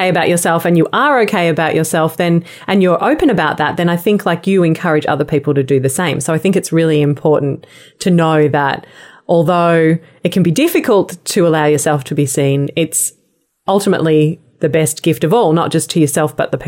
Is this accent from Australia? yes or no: yes; Australia; being an Australian